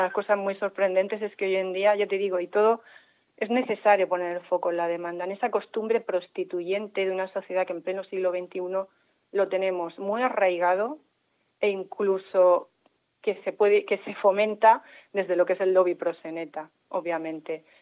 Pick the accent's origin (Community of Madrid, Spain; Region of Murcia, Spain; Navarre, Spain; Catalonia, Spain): Region of Murcia, Spain; Murcia; como es el caso de Murcia, yo soy de Murcia